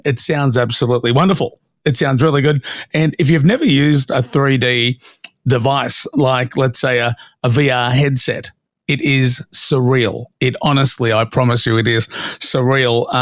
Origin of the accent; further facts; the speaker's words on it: Australia; As an Australian, I was embarrassed.